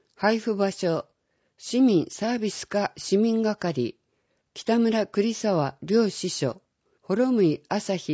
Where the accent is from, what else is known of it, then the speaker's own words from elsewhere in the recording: Imabari, Ehime, Japan; now in Iwamizawa, Japan; 私のふるさと今治市の婚姻届と出生届に絵を描いたことがありました